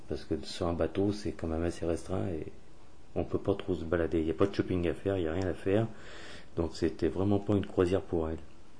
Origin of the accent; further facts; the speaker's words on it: Villeurbanne, Auvergne-Rhône-Alpes, France; ils ont fait tous les magasins de Lyon et de Villeurbanne, parce qu'on est de Villeurbanne